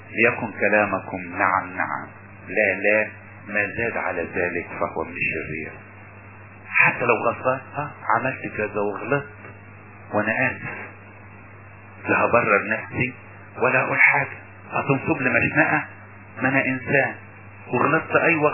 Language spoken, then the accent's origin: Arabic; Upper Egypt, Egypt; في مثل عندنا في الصعيد يقول لك معزاية خلص ولا جمل شرك